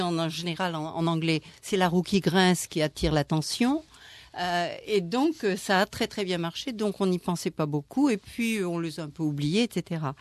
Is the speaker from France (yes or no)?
yes; France; Nous avons, nous, en tant que Français, représentant les Français de l'étranger